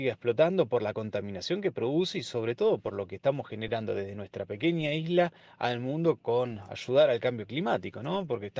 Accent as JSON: {"language": "Spanish", "region": "Tierra del Fuego", "country": "Argentina", "said": "Somos de Comunidad de Costera, de Tierra del Fuego."}